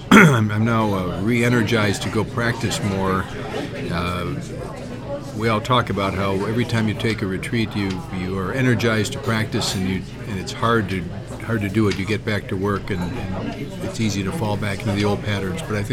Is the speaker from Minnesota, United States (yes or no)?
yes; Minneapolis, Minnesota, United States; from Minneapolis, at the Euro Bon Center in Minneapolis.